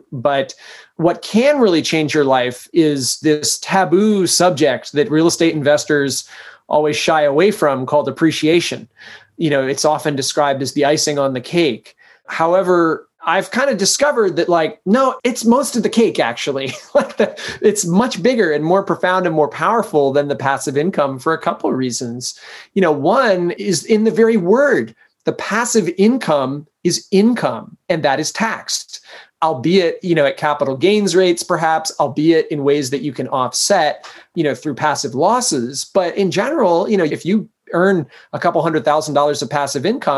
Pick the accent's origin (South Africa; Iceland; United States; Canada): United States; Maine; So I'm from Maine originally, grew up kind of rural, middle class, got the opportunity to go to college in the Midwest, which to me was like downtown Manhattan